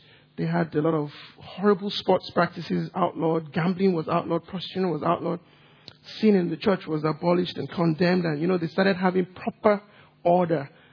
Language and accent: English; Nigeria; Where I grew up back home in Nigeria, we were known to have missionaries come.